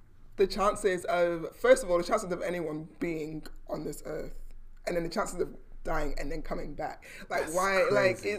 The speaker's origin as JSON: {"language": "English", "country": "United States", "tie": "born there", "said": "I was born in America and the special needs kids went on like small yellow school buses."}